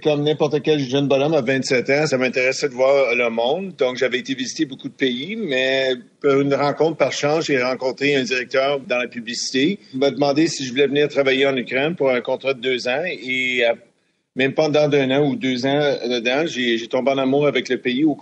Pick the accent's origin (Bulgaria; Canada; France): Canada; Moi, je suis canadien, comme vous le savez.